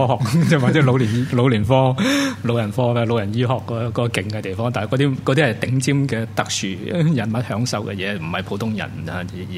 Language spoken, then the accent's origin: Cantonese; Hong Kong; 因為唔見我哋香港人有想醫病